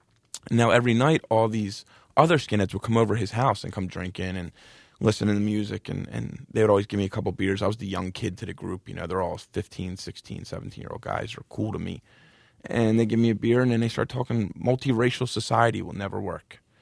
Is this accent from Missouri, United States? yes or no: no; Philadelphia, Pennsylvania, United States; Growing up in South Philly, where we just had like this Irish pride thing